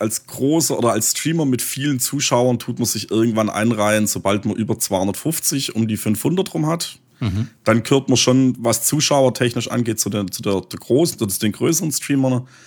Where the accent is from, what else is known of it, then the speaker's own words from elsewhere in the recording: Baden-Württemberg, Germany; accent: Swabian; Denn ihr gefällt meine Stimme oder mein schwäbischer Dialekt.